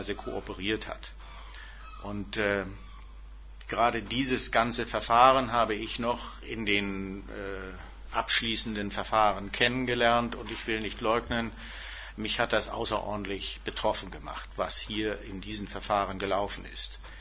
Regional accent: West Germany, Germany; weil ich gesagt habe, ich will nicht als Wessi, der hierher kommt, gleich mich als Besserwessi betätigen

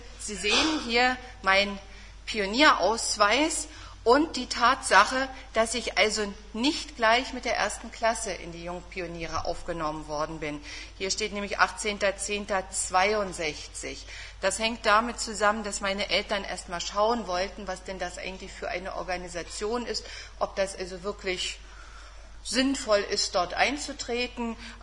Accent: Halle, Saxony-Anhalt, Germany; born there; zwar bin ich 1954 in Halle geboren.

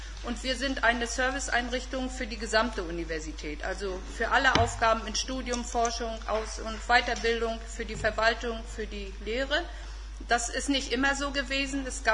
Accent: Warin, Mecklenburg-Vorpommern, Germany; born there; bin ich auch in Varin geboren und bin in Brühl zur Schule gegangen.

